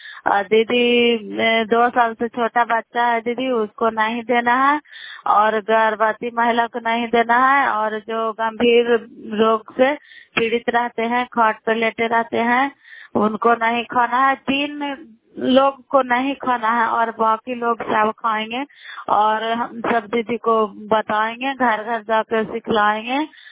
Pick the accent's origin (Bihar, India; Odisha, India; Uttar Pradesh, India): Bihar, India; Makrata; नालंदा जिला कराए ब्लॉक मकराता पंचायत, हम कराए ब्लॉक के निवासी हैं